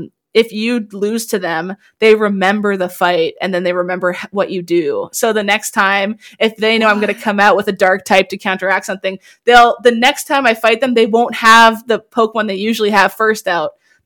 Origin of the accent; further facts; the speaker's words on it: Halifax, Nova Scotia, Canada; because I'm from Halifax, Nova Scotia.